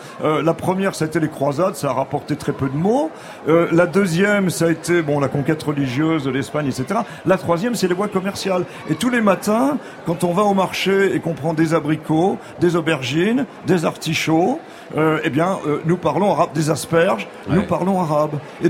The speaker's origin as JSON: {"language": "French", "town": "Saint-Denis", "region": "Île-de-France", "country": "France", "tie": "born there", "said": "Je suis né à Saint-Denis. J'étais baptisé à Saint-Denis."}